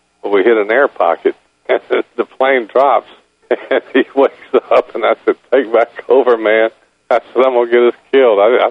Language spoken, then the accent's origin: English; Memphis, Tennessee, United States; and of all the cities I've ever lived in, even though Memphis is my hometown, Louisville was the greatest place I've ever lived.